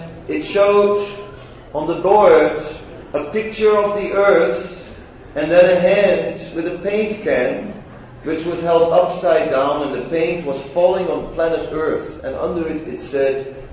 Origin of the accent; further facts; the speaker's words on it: Amsterdam, North Holland, Netherlands; In my hometown, Amsterdam, there was a hotel on the main square, main city square, named Krasnapolsky.